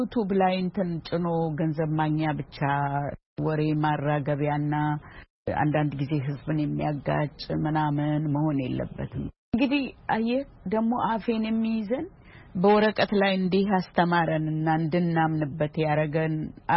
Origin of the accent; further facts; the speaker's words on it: Oromia, Ethiopia; እኔ እኮ የመጣሁት እንዲህ በተራራ ነው የተከበበችው ሸለቆ ውስጥ ነገር ናት በጣም ቆንጆ ለማገር ነው ኢሉባቦር ውስጥ ነው እዛ ነው የተወለድኩት